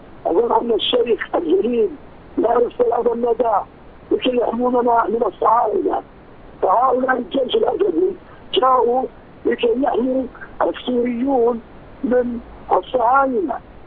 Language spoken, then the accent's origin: Arabic; Syria; نحن شعب واحد، نحن أبناء سوريا الأبرياء